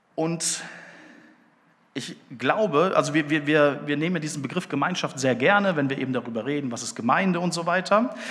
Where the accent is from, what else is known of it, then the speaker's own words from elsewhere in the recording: North Rhine-Westphalia, Germany; ich komme ja aus Ostwestfalen. Ostwestfalen ist so ein Landstrich hier in Deutschland, wo es überdurchschnittlich viele Gemeinden gibt.